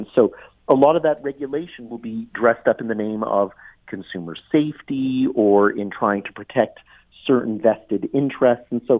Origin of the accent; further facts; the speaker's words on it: Canada; which is what we think of as being inherently Canadian and the main thing that differentiates us from the Americans